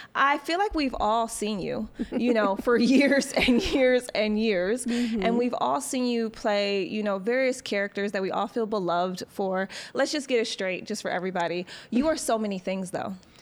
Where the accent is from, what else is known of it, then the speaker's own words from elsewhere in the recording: Detroit, Michigan, United States; also born or lived in Chicago / New York; now in Los Angeles, United States; I'm from Detroit.